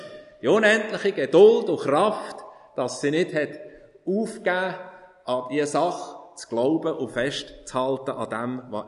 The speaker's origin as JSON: {"language": "German", "town": "Iseltwald", "region": "Bern", "country": "Switzerland", "tie": "born or raised there", "said": "Gut, ihr, die von Iseltwald kommt, meinem Heimatort, jetzt, wo mein Schatten ist, will man über den See schwimmen, auf die Sonnenseite."}